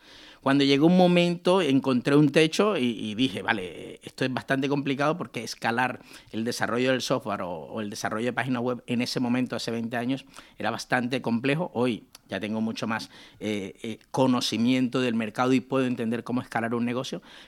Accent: Colombia; moved away as an adult; now in Spain; yo llegué hace 22 años desde Colombia y lo primero que me sorprendió, porque allí ya tenía negocio

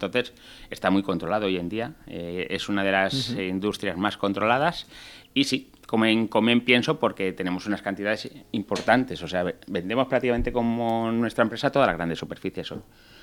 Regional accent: Valencia, Valencian Community, Spain; simplemente soy de aquí de Valencia. Parle Valencia si lo necesitas.

